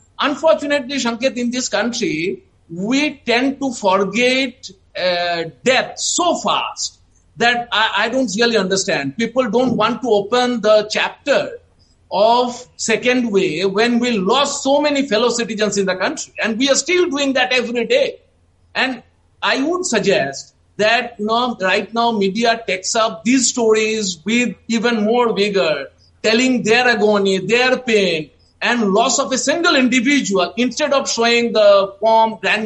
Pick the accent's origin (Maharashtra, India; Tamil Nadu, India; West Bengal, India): West Bengal, India; given the fact that I'm from West Bengal, I knew that this question is going to come to me.